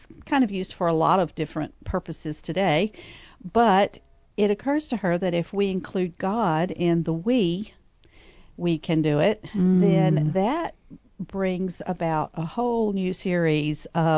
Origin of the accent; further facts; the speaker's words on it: Alabama, United States; Friends in Strange Places is inspired by an actual town in my home state of Alabama, Aliceville, Alabama